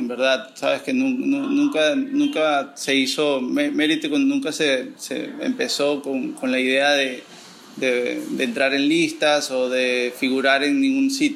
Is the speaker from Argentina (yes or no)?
no; Venezuela; un flan o un quesillo venezolano, porque somos venezolanos